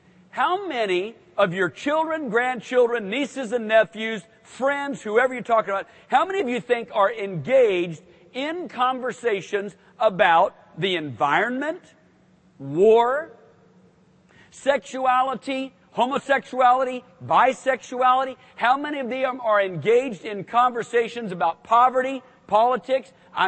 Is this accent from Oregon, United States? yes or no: yes; Portland, Oregon, United States; even though I was raised in Portland, Oregon, at the time, about 1,200,000 people. So at that time, kind of a sizable metro area.